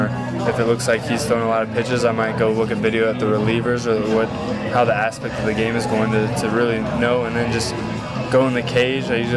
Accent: Atlanta, Georgia, United States; I was raised in Atlanta, so a lot of the Braves guys are, you know, so special.

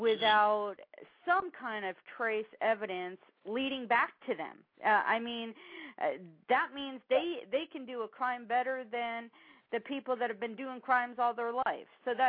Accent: Florida, United States; for me, born and raised in South Florida as well

